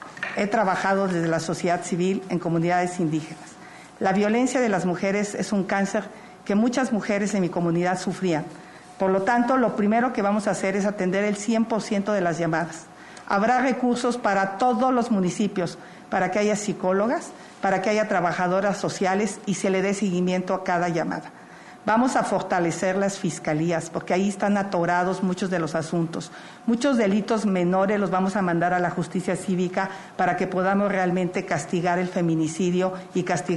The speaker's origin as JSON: {"language": "Spanish", "town": "Tepatepec", "region": "Hidalgo", "country": "Mexico", "said": "Quisiera empezar diciendo que yo vengo de Tepatepec. Ahí mi madre me enseñó que nacemos para servir."}